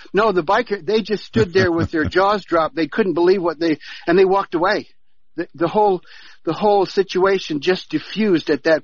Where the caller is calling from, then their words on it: Nelson, New Zealand; I'm ringing from New Zealand.